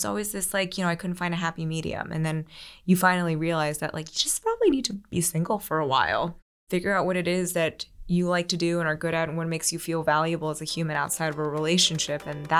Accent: Pennsylvania, United States; You know, I grew up outside of Philly and I was the daughter of Chinese immigrants and not, you know, we grew up with very little. And my parents moved us to a very affluent town so that I could go to the public schools there.

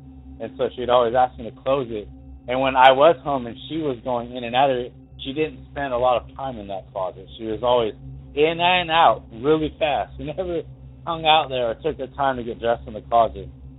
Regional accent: Douglas, Wyoming, United States; but I'm from Douglas, Wyoming, originally.

